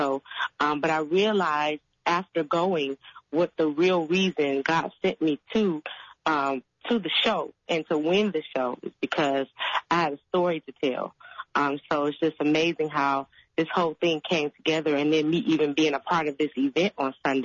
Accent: Detroit, Michigan, United States; Detroit, Michigan.

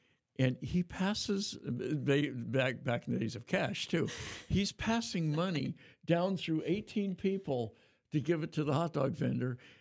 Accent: Oregon, United States; I grew up partly in Oregon, and my dad went to Oregon State, and I went to Oregon State to graduate school. And it's in my heart because it was what I knew in my childhood.

